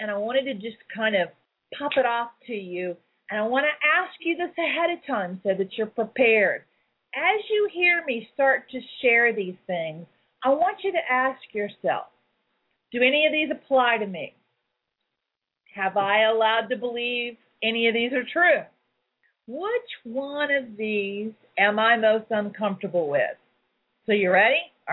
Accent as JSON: {"language": "English", "region": "the South", "country": "United States", "tie": "born or raised there", "said": "because I grew up in the South and we always do ladies first."}